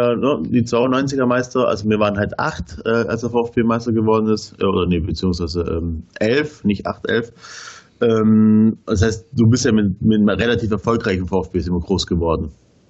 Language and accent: German; Schlandorf, Baden-Württemberg, Germany; bin halt auch gebürtiger Schwabe, in Schlandorf groß geworden.